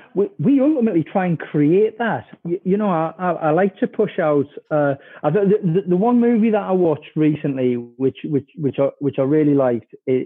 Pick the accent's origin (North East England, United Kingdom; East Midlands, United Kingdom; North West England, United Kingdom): North East England, United Kingdom; Sunderland; and I'm from Sunderland.